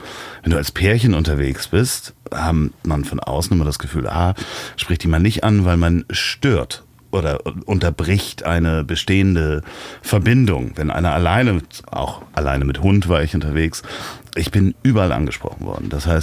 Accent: Berlin, Germany; ich versuche das jetzt mal als Berliner zu sagen, auf Dafke fährt

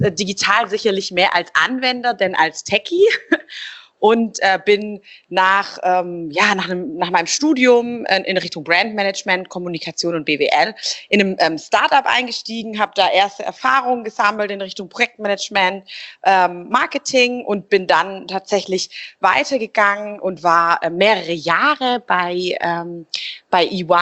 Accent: Stuttgart, Baden-Württemberg, Germany; hier in meiner Heimatstadt in Stuttgart, wo das Auto ja auch zu Hause ist

